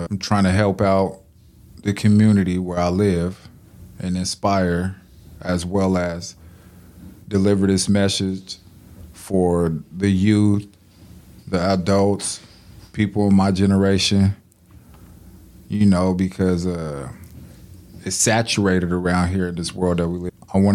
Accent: Tacoma, Washington, United States; You know, I'm born and raised in Tacoma, Washington.

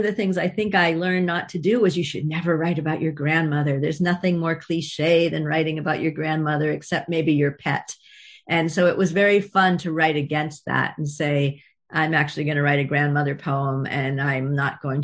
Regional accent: Boston, Massachusetts, United States; Well, I'm from Boston, and we always just called it the Maparium.

